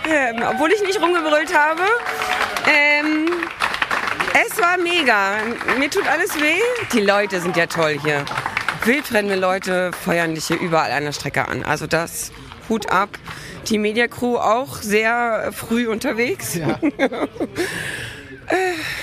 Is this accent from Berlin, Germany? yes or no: yes; Berlin, Germany; Wir kommen aus Berlin.